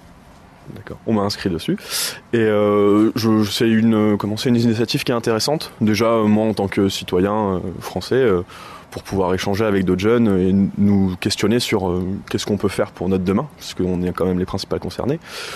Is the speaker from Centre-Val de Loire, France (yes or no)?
yes; Romorantin, Centre-Val de Loire, France; ce matin moi je suis de Romorantin, donc à tout près d'ici